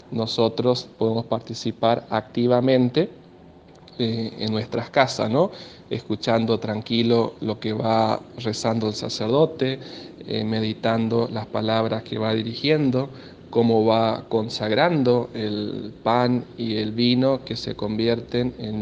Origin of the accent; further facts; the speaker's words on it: Castelli, Argentina; soy un hijo de esa comunidad, súper agradecido por todo lo que he recibido de Castelli, de mi pueblo, de mi parroquia